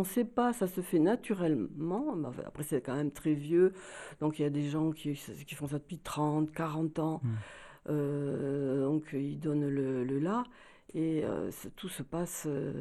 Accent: Toulouse, Occitanie, France; même si on est de Toulouse, on est chacun dans nos diocèses.

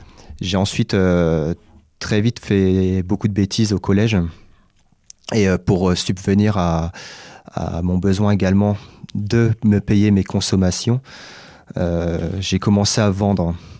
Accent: Rennes, Brittany, France; born there; Moi je suis né à Villejean, donc un quartier un peu difficile à Rennes. Donc dans une famille un peu difficile également

